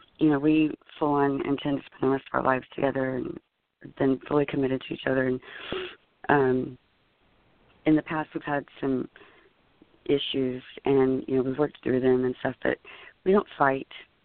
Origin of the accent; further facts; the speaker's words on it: Austin, Texas, United States; I'm from Austin, Texas.